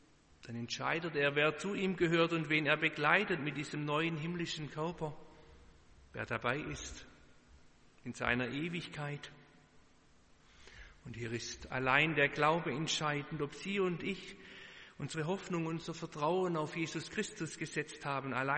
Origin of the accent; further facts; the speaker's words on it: Baden-Württemberg, Germany; accent: Swabian; first language Swabian German; An dieser Stelle ist mir mein schwäbischer Dialekt, meine Muttersprache, immer wieder hilfreich.